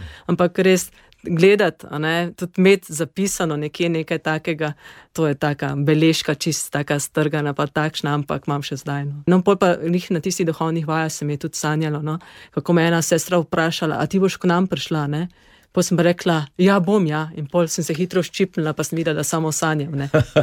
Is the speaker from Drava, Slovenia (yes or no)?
yes; Pesnica, Drava, Slovenia; sem doma iz Pesnice pri Mariboru